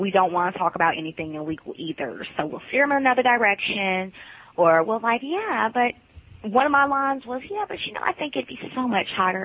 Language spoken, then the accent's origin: English; Alabama, United States; And aside from the fact that I swing and I'm from Alabama, I know rednecks talk like this.